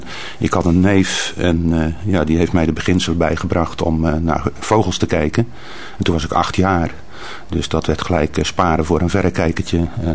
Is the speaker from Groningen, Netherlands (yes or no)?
no; Dordrecht, South Holland, Netherlands; born there; Ik ben geboren in Dordrecht.